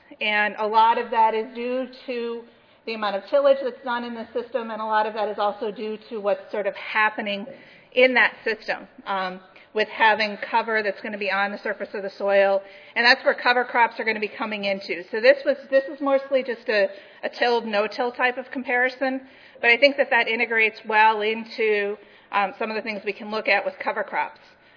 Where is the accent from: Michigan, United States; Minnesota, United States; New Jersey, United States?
Minnesota, United States; I'm originally from Minnesota, so my family's farm is not too far away from this area in Morris, Minnesota.